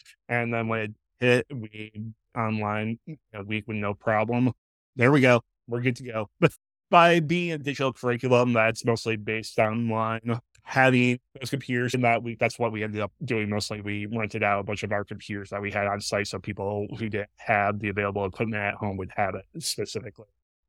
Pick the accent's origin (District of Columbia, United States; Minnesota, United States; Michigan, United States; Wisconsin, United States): Michigan, United States; Michigan, for me, it's my home state. It's where I grew up.